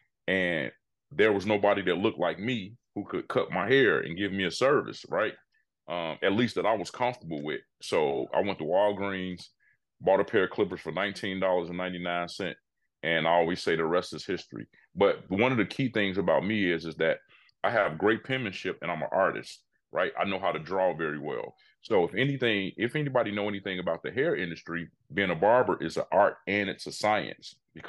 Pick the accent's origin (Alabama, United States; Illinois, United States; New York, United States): Illinois, United States; Chicago; Born and raised Chicago, Illinois. But I have traveled all over the world now, but no place like Chicago when it's summertime.